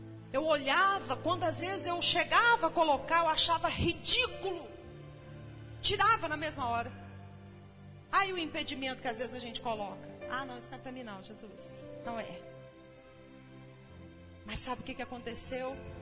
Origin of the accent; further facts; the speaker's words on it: São João del Rei, Minas Gerais, Brazil; now in Lavras, Brazil; E quando eu vim aqui para Lavras, que eu sou de São João del Rei